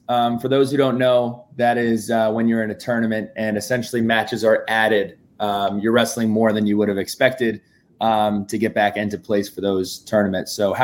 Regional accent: Westwood, New Jersey, United States; We grew up together in Westwood, New Jersey.

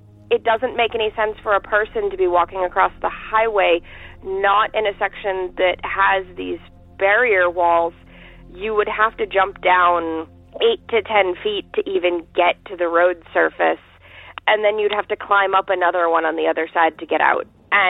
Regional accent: Boston, Massachusetts, United States; I'm also from the Boston area, and I drive on Route 2 West kind of a lot.

